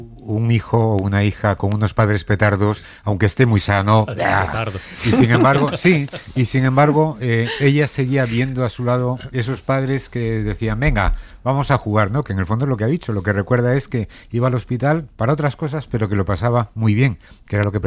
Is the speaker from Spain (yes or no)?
yes; Palencia, Castile and León, Spain; Es que voy a salirme un poco de raíl, pero yo soy de Palencia